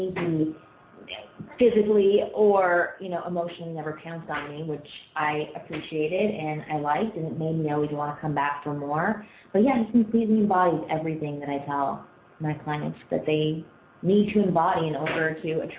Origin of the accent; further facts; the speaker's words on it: Toronto, Ontario, Canada; when I was in Toronto. I'm from Toronto originally